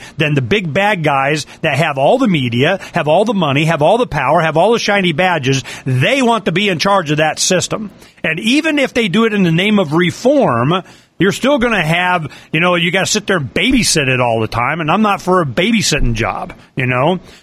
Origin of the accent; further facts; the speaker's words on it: United States; born there; I was born in America.